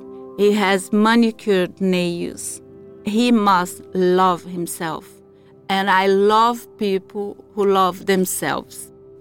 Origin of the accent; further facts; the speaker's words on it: Brazil; I'm from Brazil.